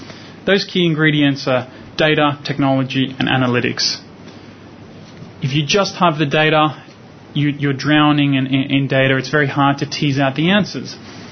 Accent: Melbourne, Victoria, Australia; I'm from Melbourne.

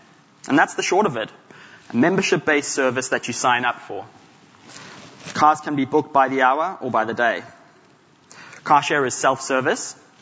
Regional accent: Zimbabwe; But growing up in Zimbabwe, it was never stolen outright

